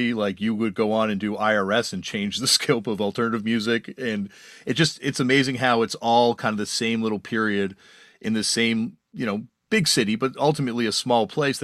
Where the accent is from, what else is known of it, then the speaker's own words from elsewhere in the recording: Toronto, Ontario, Canada; because I'm from Toronto